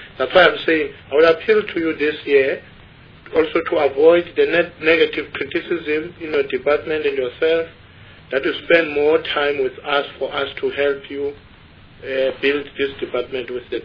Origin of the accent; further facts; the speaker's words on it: South Africa; but I'm a South African, that I've noticed